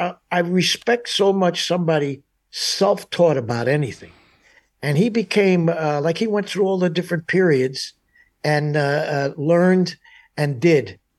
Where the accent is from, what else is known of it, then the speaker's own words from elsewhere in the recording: New York, United States; now in Tennessee, United States; I've been living here in Tennessee for 20 years, 25 years. But no one knows, no one thinks that I come from Tennessee. So as soon as I start talking, they say, oh, you're from New York, right?